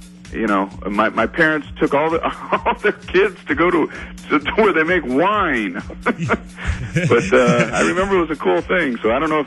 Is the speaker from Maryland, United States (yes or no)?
no; Miami, Florida, United States; I grew up in Miami, Florida